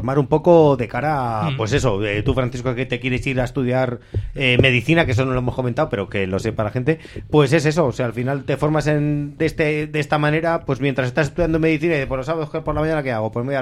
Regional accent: Spain; Somos españoles. Somos españoles, no nos equivoquemos.

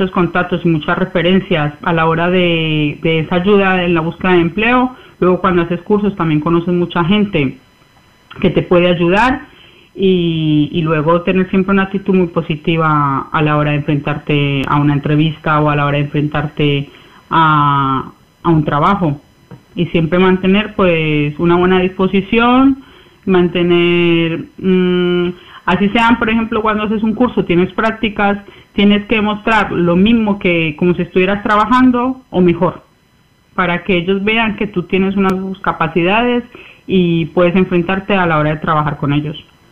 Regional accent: Colombia; now in Spain; tengo 29 años, vengo de Colombia y llevo 7 años en España.

